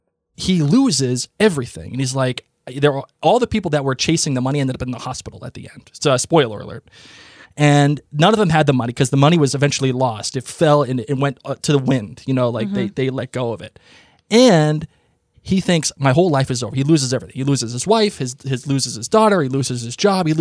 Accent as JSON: {"language": "English", "town": "Boston", "region": "Massachusetts", "country": "United States", "said": "I'm from Boston. I say things how I want to say them."}